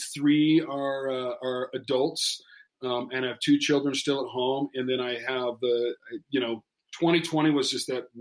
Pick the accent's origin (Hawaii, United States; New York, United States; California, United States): Hawaii, United States; growing up in Hawaii, yeah, was everything you might imagine it would be.